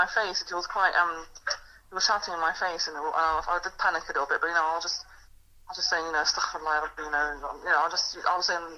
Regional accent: London, United Kingdom; You know, I've always had a hard time growing up in London.

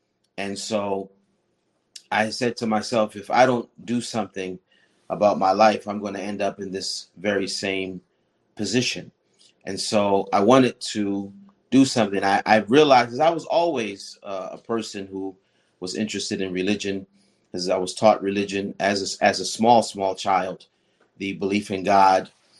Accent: Pleasantville, New Jersey, United States; also born or lived in Somers Point; I was born in Atlantic County in New Jersey, a place called Summers Point. I grew up in between Atlantic City and Pleasantville, New Jersey.

